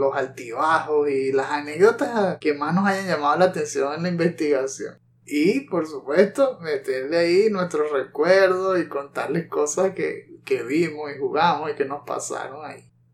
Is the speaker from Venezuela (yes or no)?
yes; Venezuela; temas de Venezuela, si no se han dado cuenta, sí, somos de Venezuela.